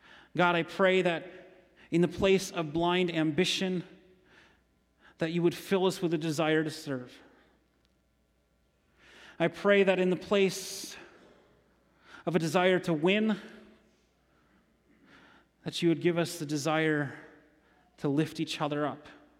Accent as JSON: {"language": "English", "town": "Holland", "region": "Michigan", "country": "United States", "also_born_or_lived": "East Lansing / Gainesville", "lives_now": "Grand Rapids, United States", "said": "I could tell you I'm from Holland, Michigan. Spent some time in East Lansing, spent some time in Gainesville, Florida. Now I live in Grand Rapids."}